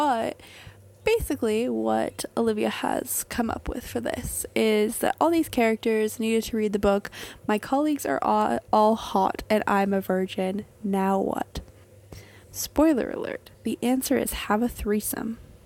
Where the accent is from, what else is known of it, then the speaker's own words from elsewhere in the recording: Canada; Like, you know, like, because, like, I'm Canadian.